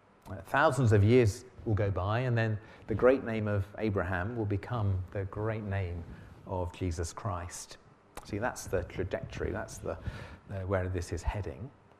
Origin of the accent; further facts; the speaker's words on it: Margate, South East England, United Kingdom; When I was growing up in Margate, I remember the famous